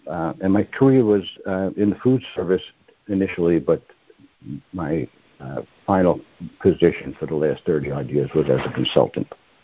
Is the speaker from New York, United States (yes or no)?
yes; New York, United States; I'm from New York, New York.